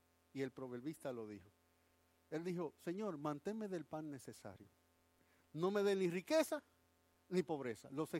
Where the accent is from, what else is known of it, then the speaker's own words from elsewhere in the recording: Dominican Republic; Como yo soy dominicano antes que cristiano.